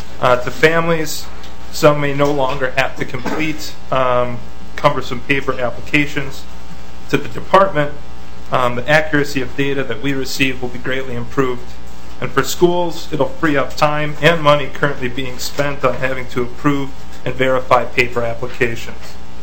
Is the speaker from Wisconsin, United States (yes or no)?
yes; Wisconsin, United States; I'm from Wisconsin. I can't explain.